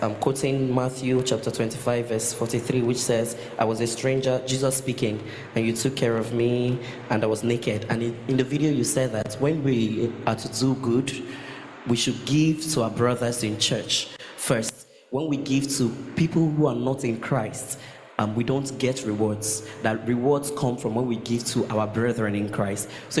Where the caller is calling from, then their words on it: Port Harcourt, Rivers, Nigeria; I'm also coming from Port Harcourt.